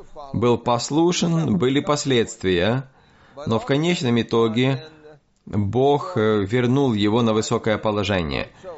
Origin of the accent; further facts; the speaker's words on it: Brooklyn, New York, United States; я вырос в Бруклине, в Нью-Йорке, и я учился в государственной школе